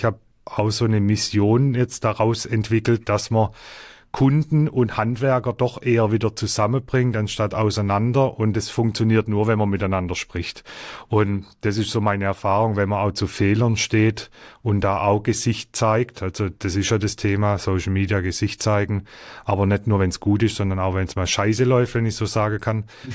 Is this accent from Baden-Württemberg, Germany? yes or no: yes; Baden-Württemberg, Germany; accent: Swabian; ich habe einen schwäbischen Akzent.